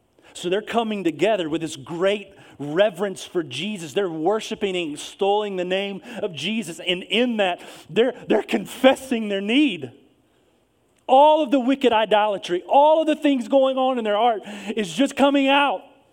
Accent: South Carolina, United States; because I also grew up in, this is home, right? Upstate of South Carolina, born and raised here.

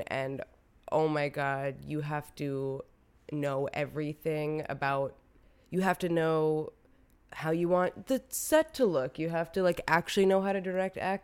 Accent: New York, United States; I very gay, very Latina. I grew up in Queens.

